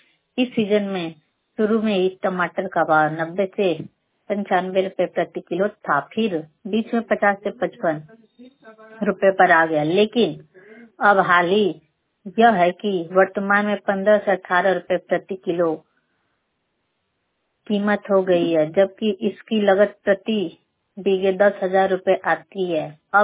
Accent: Marda, Uttar Pradesh, India; मर्दा ग्राम जिला गाजीपुर की रहने वाली हूँ

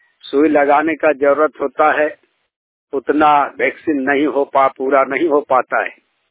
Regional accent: Hazaribagh, Jharkhand, India; दाढ़ी प्रखंड सुसु हजारीबाग के रहने वाला हूँ।

